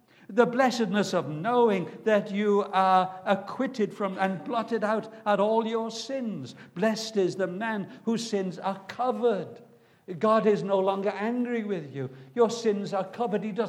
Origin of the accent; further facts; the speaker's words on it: Barry, Wales, United Kingdom; also born or lived in England; I live in Barry now, but then I went into England and I was rescued from England and I came back to Barry.